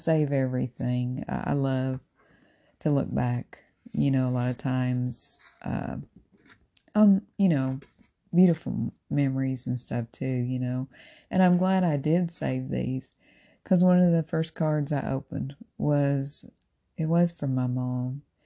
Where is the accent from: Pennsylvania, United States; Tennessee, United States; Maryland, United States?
Tennessee, United States; now in Florida, United States; you know I'm originally from Tennessee.